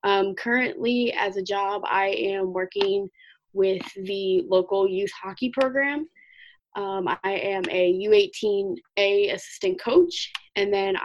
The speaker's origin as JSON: {"language": "English", "town": "Sterling", "region": "Virginia", "country": "United States", "said": "I'm from Sterling, Virginia."}